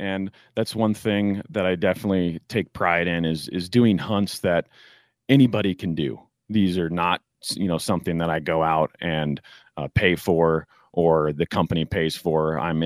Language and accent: English; Wyoming, United States; You know, hunting in my home state, tags are a little bit easier to get, you know, being a resident of Wyoming compared to some of the other states.